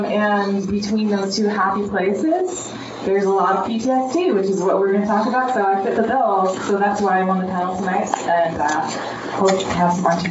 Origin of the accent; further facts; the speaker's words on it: Centerville, Utah, United States; I'm originally from Centerville, Utah.